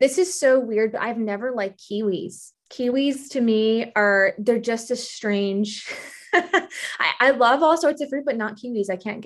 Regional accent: New York, United States; My husband, we are from New York originally

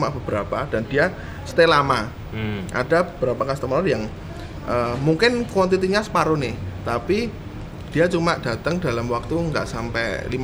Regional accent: Java, Indonesia; Kalau salah satu keunikannya kita sebagai orang Jawa mungkin rapenake itu sih.

